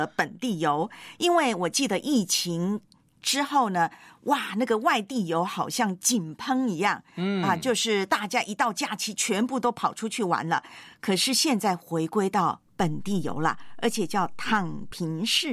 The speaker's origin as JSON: {"language": "Chinese", "country": "Taiwan", "tie": "born or raised there", "lives_now": "Hong Kong", "said": "我活到这把年龄能够呢从我的老家台湾到香港还活得好好的"}